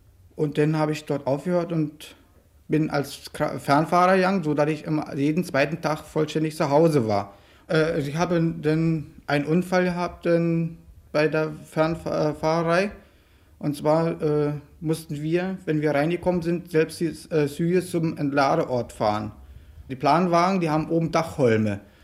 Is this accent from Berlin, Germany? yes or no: yes; Berlin, Germany; bin nicht aus Berlin, ich bin zugereist, 59 und bin in Spandau aber groß geworden